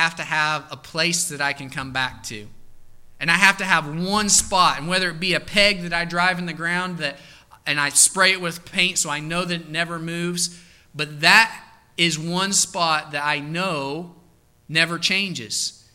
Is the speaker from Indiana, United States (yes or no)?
yes; Indiana, United States; I'm from Southern Indiana. I've never even been to the ocean, okay?